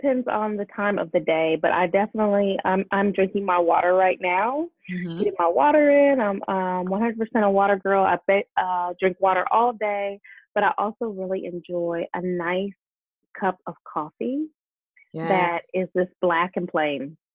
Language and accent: English; Milwaukee, Wisconsin, United States; also born or lived in Tucson, Arizona; I grew up in two cities. First, I was born in Tucson, Arizona. And we lived there till I was 9, and then we moved to Milwaukee, Wisconsin.